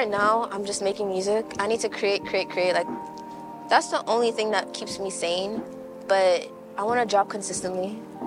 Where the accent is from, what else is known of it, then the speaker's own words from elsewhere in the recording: New York, United States; born there; I was born in New York.